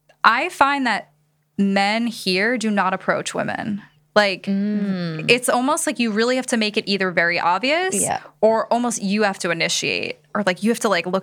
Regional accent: New York, United States; Why am I saying Americans? Like, I'm from New York.

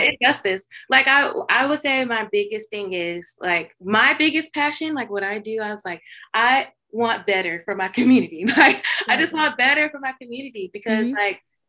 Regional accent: Georgia, United States; I had been there for 5.5 years and I'm originally from Georgia.

